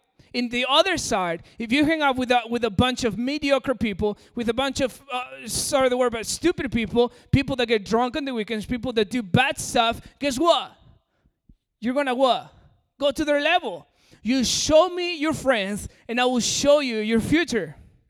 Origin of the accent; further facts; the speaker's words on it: Peru; accent: American; When I grew up in Peru, I'm from Peru. I know my accent is pretty American, but, you know. So, I am from Peru.